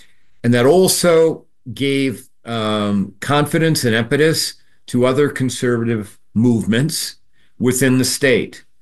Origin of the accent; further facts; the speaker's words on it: Cedar Rapids, Iowa, United States; I grew up in Cedar Rapids